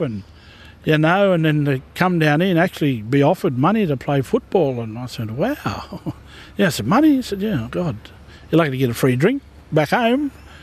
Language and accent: English; Moree, New South Wales, Australia; when I grew up in Moree there